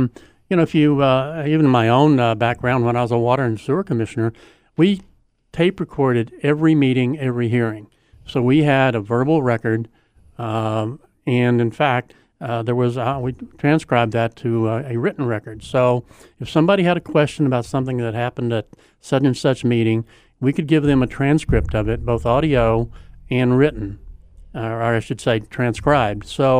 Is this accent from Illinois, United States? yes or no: no; Oklahoma, United States; But even when I grew up in Oklahoma, we used to make fun of Arkansas about how backwards they were.